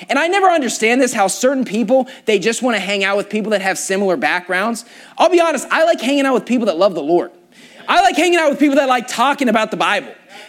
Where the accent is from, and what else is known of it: West Virginia, United States; now in California, United States